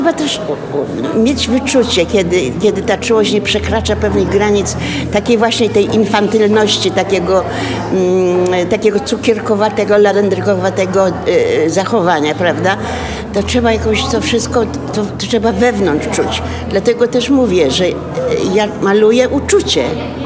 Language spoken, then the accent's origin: Polish; Łódź, Łódź Voivodeship, Poland; ja jestem łodzianką, a studiowałam przez 6 lat, nawet 7 w Akademii Sztuk Pięknych w Gdańsku